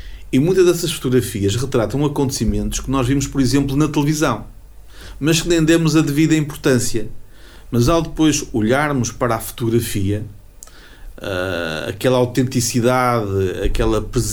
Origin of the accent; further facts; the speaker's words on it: Portugal; prendeu não só a nossa atenção enquanto portugueses